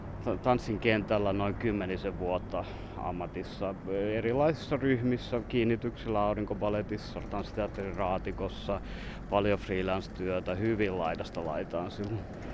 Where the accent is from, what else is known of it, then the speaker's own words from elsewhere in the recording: Helsinki, Uusimaa, Finland; Että mä oon Helsingistä kotoisin